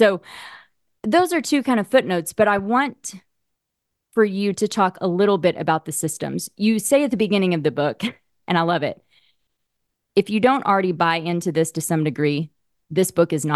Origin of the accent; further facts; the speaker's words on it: Oklahoma, United States; And and I come from a little place, I grew up in Oklahoma, where each of my grandparents, they married one another and they met because their family farms were next to each other.